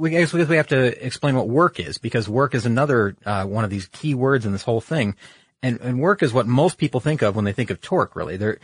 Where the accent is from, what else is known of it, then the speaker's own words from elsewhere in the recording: Michigan, United States; I'm from Michigan. That's for our Midwestern fans.